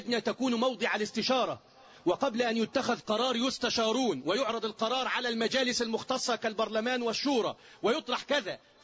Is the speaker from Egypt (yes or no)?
yes; Egypt; وده مش لأن احنا مصريين